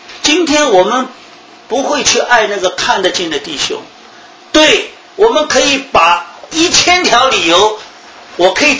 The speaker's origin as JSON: {"language": "Chinese", "country": "China", "said": "我觉得这句话我们中国人读起来比较容易啊"}